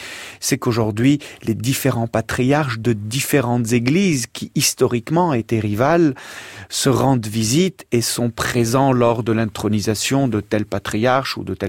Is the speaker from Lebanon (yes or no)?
yes; Lebanon; Mon enfance au Liban, bien sûr.